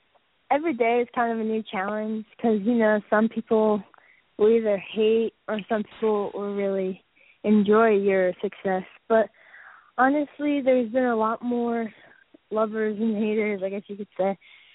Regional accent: Loudoun County, Virginia, United States; also born or lived in New Jersey; I do love the Redskins because I'm from Loudoun County, but I was born in New Jersey

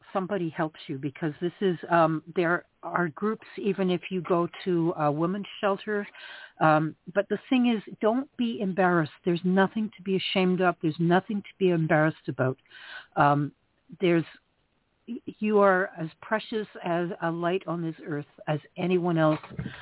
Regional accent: Canada; See, I'm from Canada, so I'm not sure what the social services can do for you down there.

